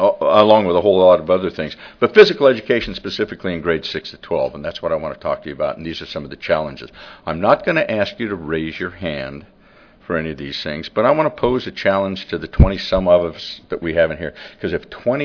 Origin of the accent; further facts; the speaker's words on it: Las Cruces, New Mexico, United States; I'm from Las Cruces, New Mexico.